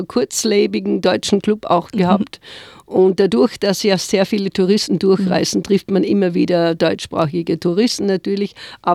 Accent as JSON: {"language": "German", "country": "Austria", "said": "ich komme aus Österreich, aus einem Land, das grün ist und Schnee, ja, es hat Schnee"}